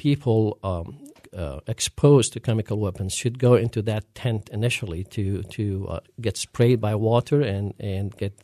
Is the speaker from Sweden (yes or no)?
no; Aleppo, Aleppo Governorate, Syria; moved away as an adult; now in Pittsburgh, United States; Well, I was born and I grew up in Aleppo, Syria, which is the second city in Syria.